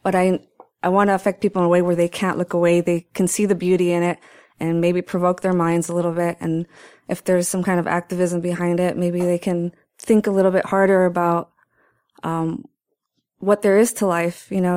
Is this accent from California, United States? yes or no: yes; Los Angeles, California, United States; I'm from Boyle Heights.